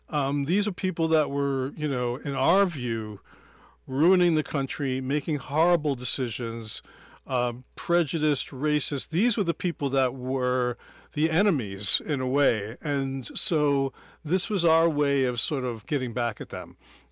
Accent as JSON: {"language": "English", "town": "Brooklyn", "region": "New York", "country": "United States", "tie": "born or raised there", "said": "Well, again, growing up in Brooklyn, I had to extricate myself from many tense situations."}